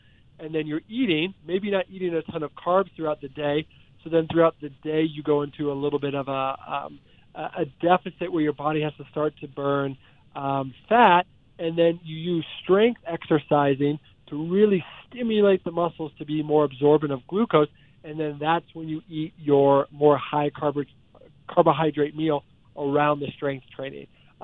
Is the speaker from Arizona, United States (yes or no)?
no; Orlando, Florida, United States; I grew up or lived in Orlando for a while. And when I was a kid, I was a huge Bucs fan.